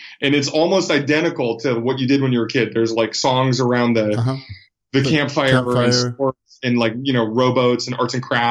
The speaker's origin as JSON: {"language": "English", "town": "San Francisco", "region": "California", "country": "United States", "tie": "born or raised there", "said": "Sure. Well, I'm from San Francisco. I'm a rare San Francisco native."}